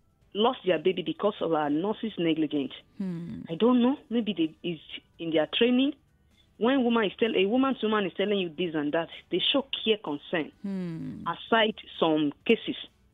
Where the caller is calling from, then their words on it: Ibeji, Nigeria; I'm calling from Ibeji.